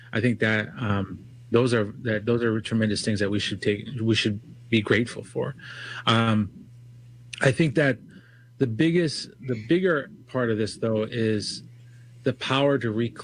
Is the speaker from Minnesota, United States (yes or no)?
yes; Minnesota, United States; also born or lived in South Dakota; I grew up on the Lower Sioux Rez and the Yankton Sioux Rez in South Dakota and Minnesota. Spent some time up in Southside Minneapolis as a kid.